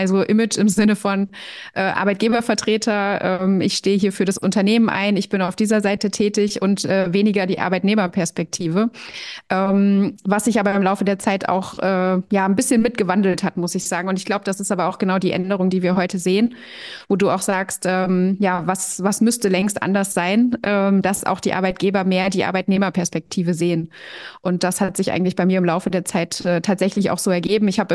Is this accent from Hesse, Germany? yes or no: yes; Kassel, Hesse, Germany; ich komme aus Kassel, also die Mitte Deutschlands, immer gut für Reisen.